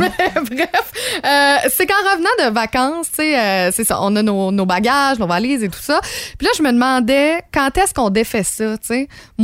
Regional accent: Val-d'Or, Quebec, Canada; je viens de Val-d'Or, qui est une petite ville en Abitibi.

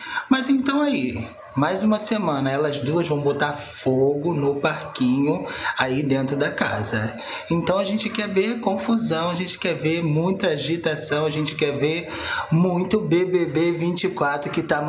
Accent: Niterói, Rio de Janeiro, Brazil; Sou aqui do Rio de Janeiro, Niterói.

